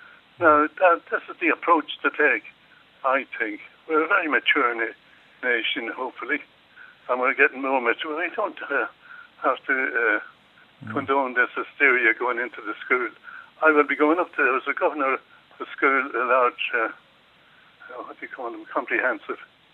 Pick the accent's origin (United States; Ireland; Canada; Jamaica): Ireland; Cavan, Ulster; moved away as an adult; also born or lived in Galway / Tullamore; now in United Kingdom; I'm originally from Cavan, and I went to school in Galway and Tullamore.